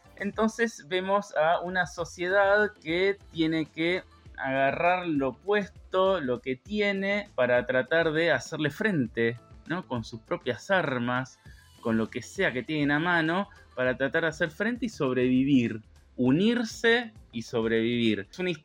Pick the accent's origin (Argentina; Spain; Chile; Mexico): Argentina; Humildemente, como argentinos, no sé si nuestra humildad es tan conocida afuera